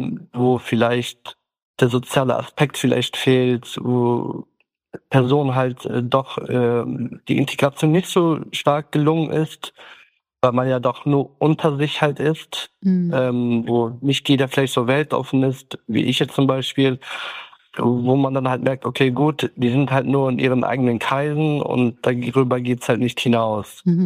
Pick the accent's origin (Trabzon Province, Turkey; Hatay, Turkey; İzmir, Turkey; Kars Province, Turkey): Kars Province, Turkey; Kars; German is a second language; now in Germany; Wir kommen ja aus der Grenze Armenien, aus Kars 36.